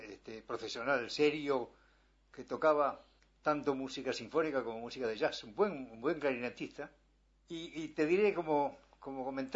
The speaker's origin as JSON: {"language": "Spanish", "town": "Santiago de Compostela", "region": "Galicia", "country": "Spain", "tie": "born there", "said": "a pesar de que yo nací en Santiago de Compostela"}